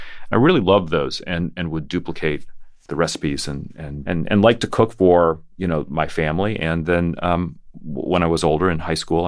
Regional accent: Colorado, United States; I was intrigued that, you know, growing up in Colorado, this is not how we ate burritos.

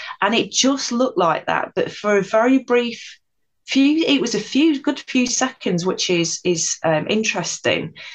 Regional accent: East Midlands, United Kingdom; I was born and bred in Nottinghamshire, and Sherwood Forest was not far from where I grew up. It was in the village, so it was within walking distance.

